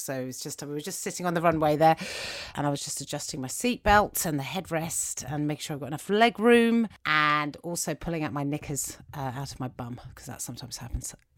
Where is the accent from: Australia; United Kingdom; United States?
United Kingdom; I'm British